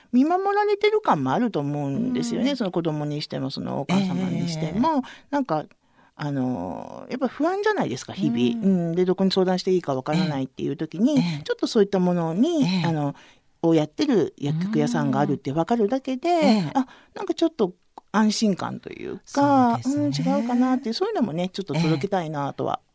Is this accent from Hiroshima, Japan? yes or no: yes; Hiroshima, Japan; 私の地元、あの、もともと前にいた広島でやってたり